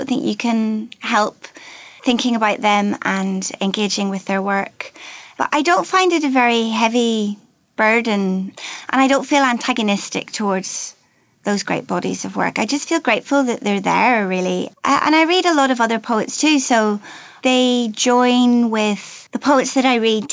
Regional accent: Belfast, Northern Ireland, United Kingdom; also born or lived in New Zealand; And you know, I was away from Northern Ireland for almost 10 years.

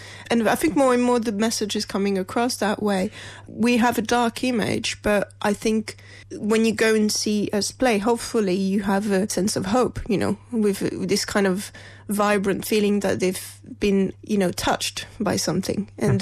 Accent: Poitiers, Nouvelle-Aquitaine, France; English is a second language; now in London, United Kingdom; I grew up in a town called Poitiers, so middle west of France.

